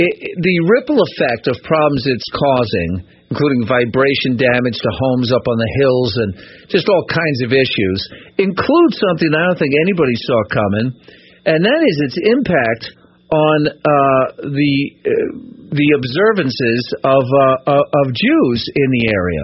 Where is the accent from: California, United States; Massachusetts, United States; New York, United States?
New York, United States; Great Neck; Now, I grew up in Great Neck, which we know is the promised land on Long Island.